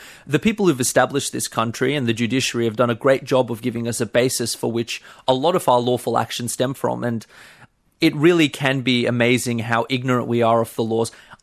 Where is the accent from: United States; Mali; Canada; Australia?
Australia; I'm of Iranian heritage, and I look Iranian, but I've been here since I was one. I'm thoroughly Australian in my eyes